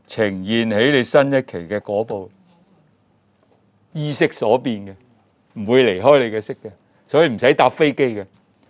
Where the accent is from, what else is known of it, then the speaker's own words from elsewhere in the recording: Hong Kong; also born or lived in Guangzhou; 我喺广州出世嘅，但系我啊走咗嚟香港成长。